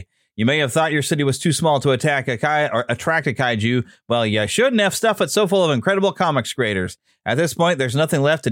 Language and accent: English; Kansas City, Missouri, United States; now in Gladstone, United States; Either way, this is my hometown. I actually live a bit north of Kansas City in Gladstone